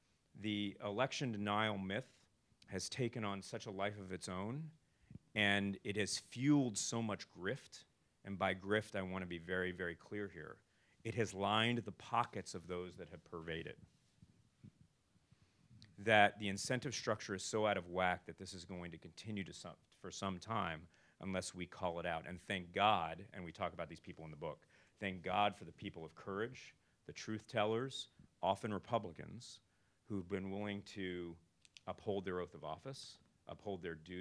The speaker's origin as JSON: {"language": "English", "region": "California", "country": "United States", "said": "I'm a Californian. We are used to this."}